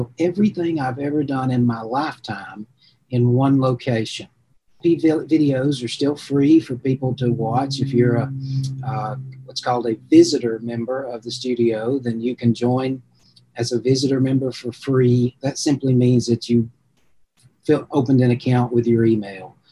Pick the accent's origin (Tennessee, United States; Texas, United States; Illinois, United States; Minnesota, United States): Tennessee, United States; Where I grew up in Tennessee, the biggest market for me was churches.